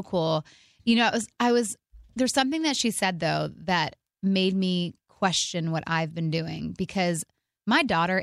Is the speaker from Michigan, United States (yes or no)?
yes; Michigan, United States; I forget that we're from Michigan.